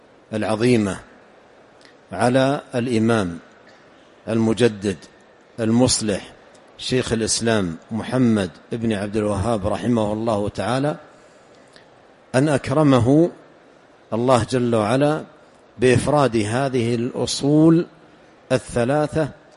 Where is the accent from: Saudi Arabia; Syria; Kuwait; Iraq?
Saudi Arabia; مقررة في بلادنا المملكة العربية السعودية على الطلاب في المراحل الابتدائية من قديم